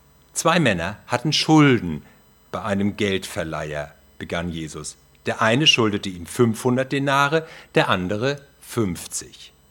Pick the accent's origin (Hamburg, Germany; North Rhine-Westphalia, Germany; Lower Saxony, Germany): Hamburg, Germany; In meiner Heimat hätte man gesagt, in Hamburg, in gediegener Atmosphäre